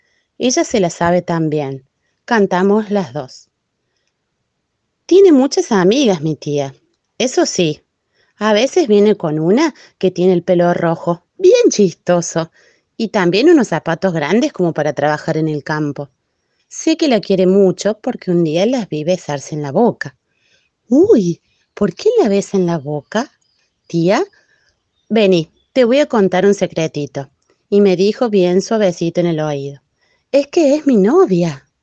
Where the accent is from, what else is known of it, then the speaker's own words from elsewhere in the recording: Anisacate, Córdoba, Argentina; del Valle de Anisacate